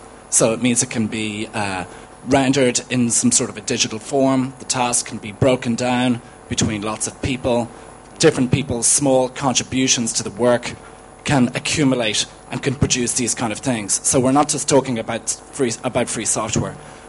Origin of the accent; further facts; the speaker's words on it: Dublin, Leinster, Ireland; I'm from Dublin